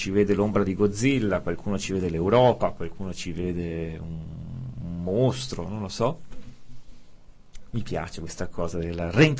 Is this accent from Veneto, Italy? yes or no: yes; Veneto, Italy; Il cane, ho capito, già siamo veneti, quindi lasciamo perdere.